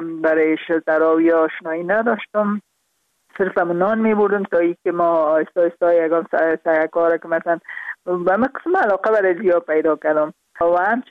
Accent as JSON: {"language": "Persian", "region": "Parwan", "country": "Afghanistan", "also_born_or_lived": "Kabul", "said": "در خود شهر کابل به دنیا آمدیم، من از پروان هستم"}